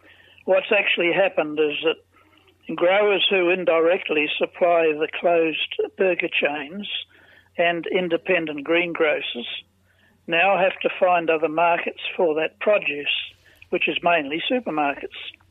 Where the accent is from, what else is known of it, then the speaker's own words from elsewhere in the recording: Pukekohe, Auckland, New Zealand; from Pukekohe. I've been in the vegetable industry for 60 years and our specialty at our farm is producing celery.